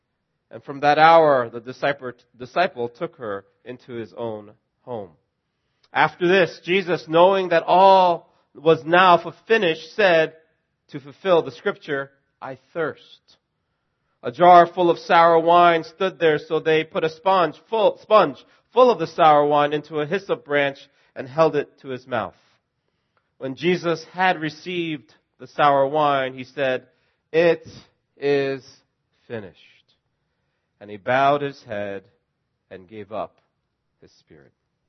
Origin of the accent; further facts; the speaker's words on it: United States; And these are my two Canadian buddies, and I'm the American in the room.